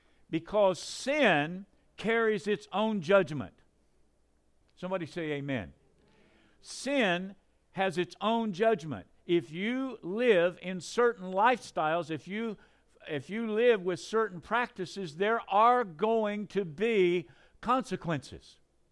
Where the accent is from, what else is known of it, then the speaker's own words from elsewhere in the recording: North Carolina, United States; I grew up in North Carolina. We don't pet snakes.